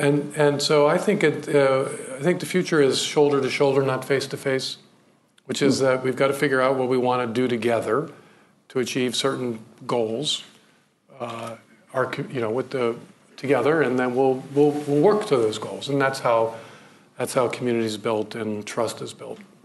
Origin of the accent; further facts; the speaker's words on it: Baltimore, Maryland, United States; I grew up in Baltimore in the 1960s, and man, it was a lot harder to be a black American in Baltimore in the 1960s than it is today